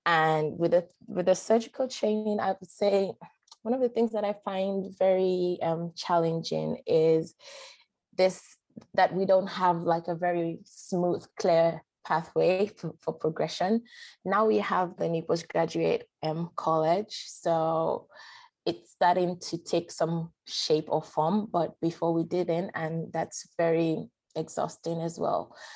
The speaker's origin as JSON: {"language": "English", "country": "Sierra Leone", "tie": "born or raised there", "said": "I was born and raised in Sierra Leone. I have pretty much lived here all of my life, except for 1 year when I went to the UK to do a master's degree."}